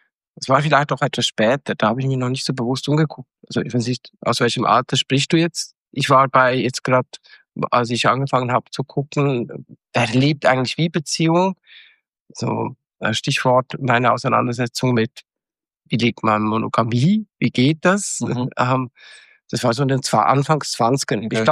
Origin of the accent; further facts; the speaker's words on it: Switzerland; bin ich Schweizer